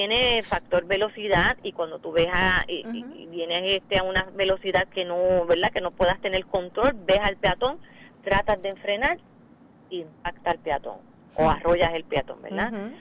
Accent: Puerto Rico; cosas buenas, ¿verdad?, y positivas que nos orgullece a nosotros como puertorriqueños.

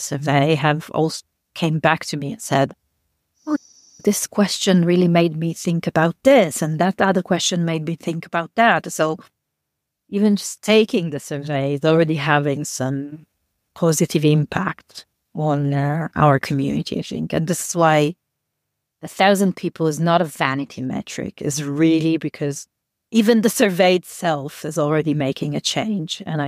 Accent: Italy; English is a second language; As you can tell from my accent, I'm extremely Italian.

